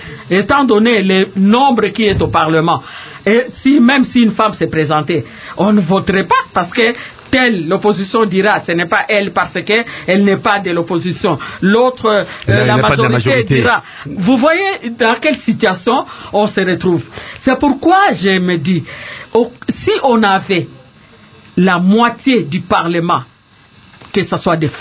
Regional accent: DR Congo; Nous sommes des Congolais. On peut aller d'un bout à l'autre sans dire que voilà, celui-là est de telle province. Non, le dénominateur commun, c'est être Congolais. Et c'est ce que nous, femmes congolaises, nous voulons.

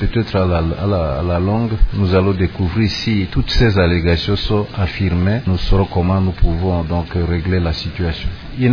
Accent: DR Congo; Si réellement nous sommes des Congolais qui aimons notre pays, nous devons accompagner le gouvernement dans ses actions en rapport avec le développement.

